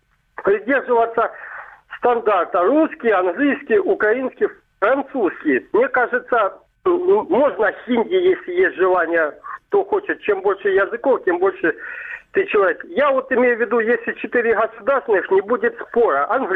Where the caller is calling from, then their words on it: Myrnohrad, Donetsk Oblast, Ukraine; Мирноград, Донецкая область.